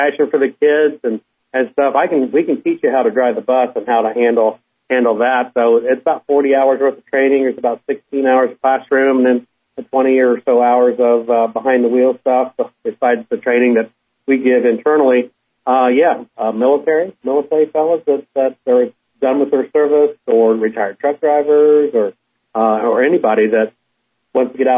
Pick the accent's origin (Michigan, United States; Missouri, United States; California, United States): Missouri, United States; Antonia; I remember back in the day when I rode bus, I'm from Antonia, and most of our bus drivers were small farmers.